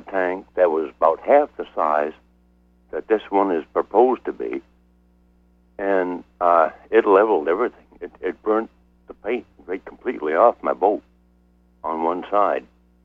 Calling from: Penobscot, Maine, United States; from Penobscot.

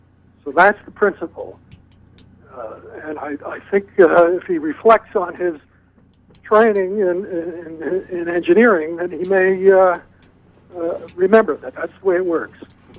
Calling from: North Searsport, Maine, United States; I'm from North Searsport.

